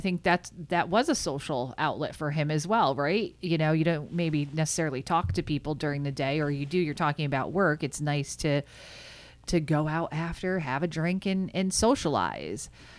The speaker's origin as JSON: {"language": "English", "town": "Endicott", "region": "New York", "country": "United States", "said": "I remember I'm from Endicott, New York, and there was a craft store next to the local bar"}